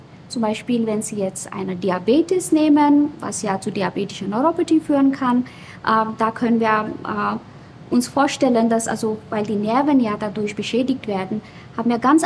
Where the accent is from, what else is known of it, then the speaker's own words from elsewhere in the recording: India; now in Germany; Ich komme ja aus Indien, von einem subtropischen Klima.